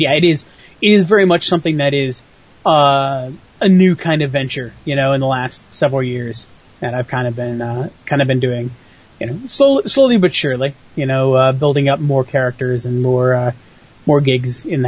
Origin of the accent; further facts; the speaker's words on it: United States; As an American, terrifying.